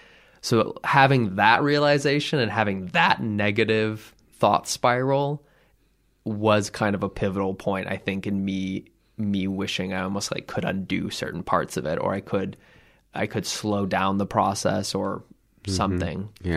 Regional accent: Midwest, United States; But I grew up in a tiny town in the Midwest

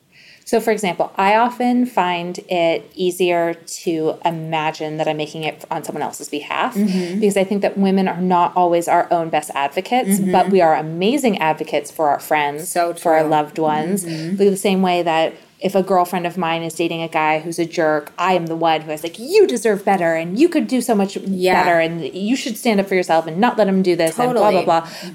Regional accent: San Diego, California, United States; technically Midwestern, even though I grew up in San Diego.

